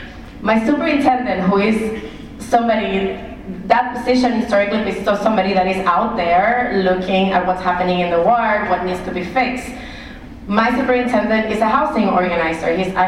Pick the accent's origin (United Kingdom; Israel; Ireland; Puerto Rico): Puerto Rico; So I am from Puerto Rico, as probably many of you know